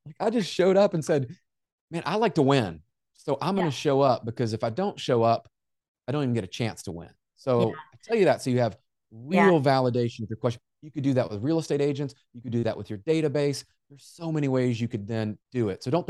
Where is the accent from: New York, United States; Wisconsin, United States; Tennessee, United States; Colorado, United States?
Tennessee, United States; Memphis; I grew up in Memphis, and I don't know if you know Memphis, Tennessee, but kind of a rough area that's there.